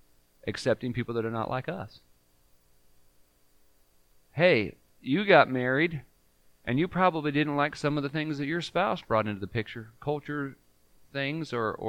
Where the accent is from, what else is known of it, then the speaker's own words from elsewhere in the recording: Los Angeles, California, United States; Now, for me, I grew up in California, Los Angeles.